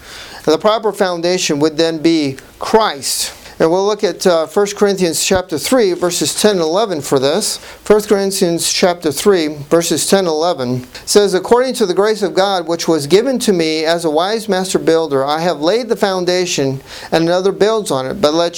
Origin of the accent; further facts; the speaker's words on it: Ohio, United States; Since I'm from Ohio